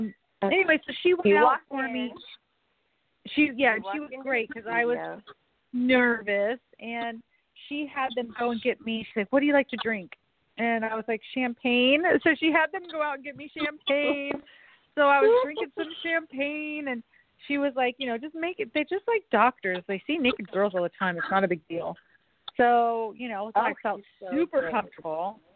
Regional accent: California, United States; I was living here at the time. So but I grew up in Northern California.

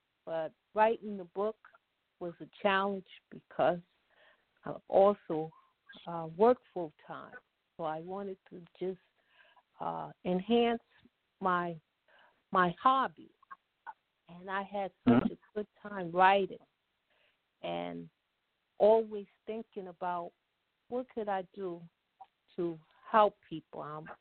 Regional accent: Brooklyn, New York, United States; also born or lived in South; So I'm proud to be a native of Brooklyn. I've been in Brooklyn for over 20 years.

